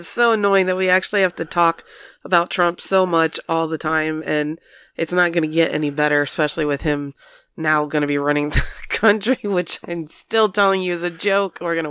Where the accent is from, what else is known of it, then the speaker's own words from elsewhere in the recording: Florida, United States; Well, you know, growing up in Florida and having, you know, a family member who worked at his house